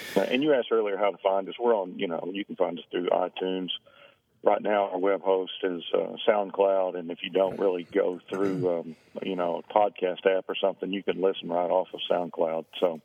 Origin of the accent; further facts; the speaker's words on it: Appalachia, United States; No. I'm an Appalachian American, so I prefer Bojangles to Chick-fil-A.